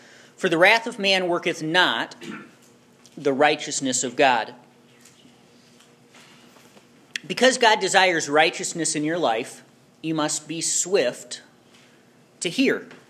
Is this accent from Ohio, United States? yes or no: no; Iowa, United States; the privilege of growing up in Iowa, a small town of about 1,500 people, and most of my friends were farm kids.